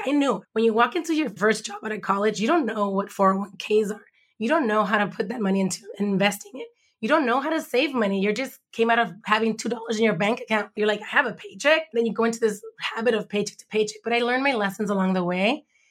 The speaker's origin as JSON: {"language": "English", "town": "Los Angeles", "region": "California", "country": "United States", "tie": "born or raised there", "said": "I grew up in Watts, born in East LA. My dad moved. We bought a house in Watts. And we moved to Watts in 84"}